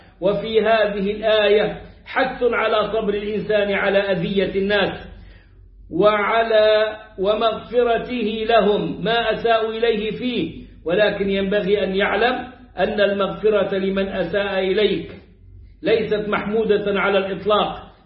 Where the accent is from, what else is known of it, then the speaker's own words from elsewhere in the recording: Upper Egypt, Egypt; زي ما أقول عندنا في الصعيد